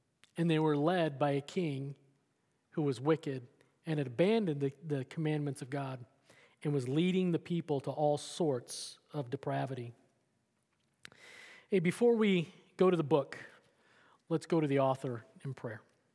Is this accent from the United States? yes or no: yes; Denver, Colorado, United States; I grew up in Denver, Colorado.